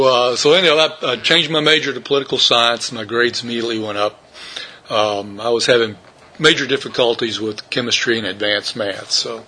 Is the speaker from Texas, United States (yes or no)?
yes; Port Arthur, Texas, United States; Well, I was born in Port Arthur, raised there, went to high school there, small Catholic high school called Bishop Byrne.